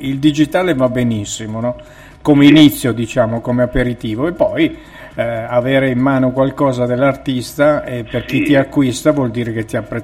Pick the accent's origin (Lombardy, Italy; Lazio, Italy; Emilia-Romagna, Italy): Lombardy, Italy; Milan; come diciamo a Milano, te se tacca al tram